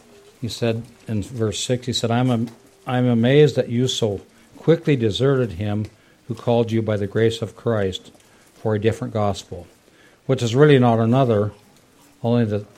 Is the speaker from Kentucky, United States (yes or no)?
no; Turner, Montana, United States; I grew up in Turner, Montana, which had we had a Catholic and a Lutheran church there